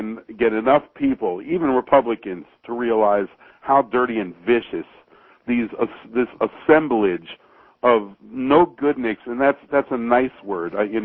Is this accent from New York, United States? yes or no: yes; New York, United States; now in Sacramento, United States; Look, I'm originally from New York, and these people can get provincial here, you know.